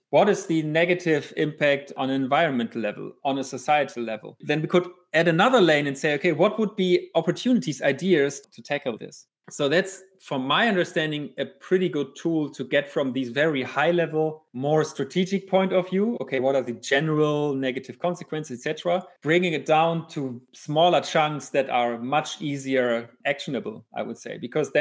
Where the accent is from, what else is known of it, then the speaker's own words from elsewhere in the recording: Hamburg, Germany; English is a second language; Like, so I'm from Hamburg.